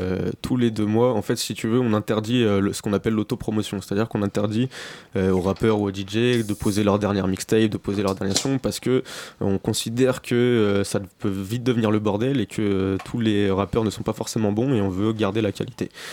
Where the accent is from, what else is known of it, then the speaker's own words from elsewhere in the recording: Lyon, Auvergne-Rhône-Alpes, France; on a organisé une fête à Paname en tant que Lyonnais